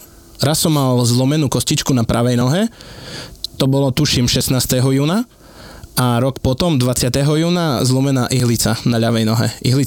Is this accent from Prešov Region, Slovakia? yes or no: yes; Mošurov, Prešov Region, Slovakia; now in Uzovce, Slovakia; Ja pochádzam z Mošurova, a z Mošurova som sa presťahoval do Uzoviec.